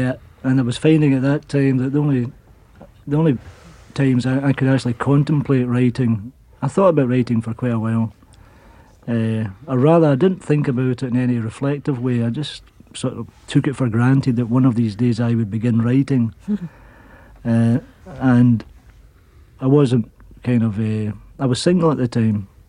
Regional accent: Glasgow, Scotland, United Kingdom; I grew up in Glasgow, and just a kind of ordinary sort of family, really, from an ordinary Glasgow experience, which was a post-Second World War housing scheme.

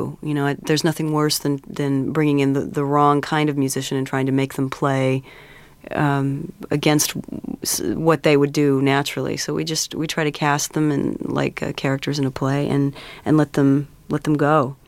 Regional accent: Glendale, California, United States; also born or lived in East Hollywood / Joshua Tree; Well, actually, I was born in East Hollywood and grew up in Glendale and also Joshua Tree. We had a cabin out there that we spent a lot of time at.

